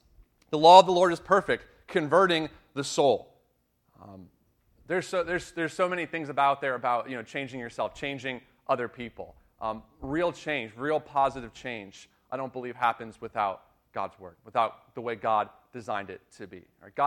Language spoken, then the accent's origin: English; Tampa, Florida, United States; I grew up in Tampa, Florida, and I really believed that.